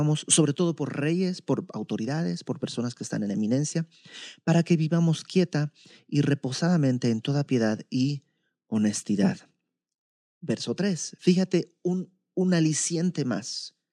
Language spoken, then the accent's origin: Spanish; Bolivia; now in Mexico; Yo no soy mexicano, yo soy de Bolivia, pero fue aquí en México